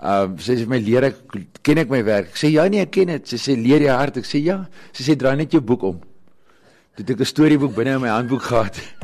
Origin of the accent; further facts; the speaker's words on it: Pretoria, Gauteng, South Africa; born there; ek is gebore hier in Pretoria